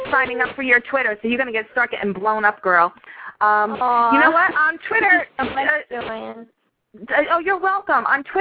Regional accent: Yonkers, New York, United States; Oh, this Yonkers girl trying to talk like she's from the South.

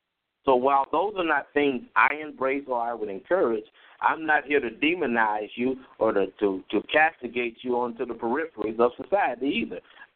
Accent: Chicago, Illinois, United States; You know, I grew up in Chicago

